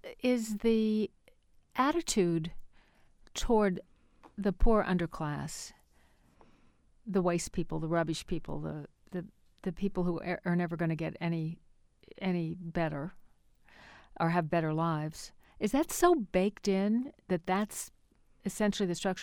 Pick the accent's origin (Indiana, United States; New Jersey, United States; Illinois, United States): Indiana, United States; I have to interrupt to say, I grew up in Indiana.